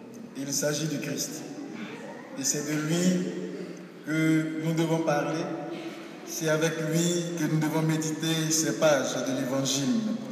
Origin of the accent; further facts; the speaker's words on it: Côte d’Ivoire; Je suis heureux d'être de revenir parmi vous après quelques jours passés en Afrique chez moi, en Côte d'Ivoire.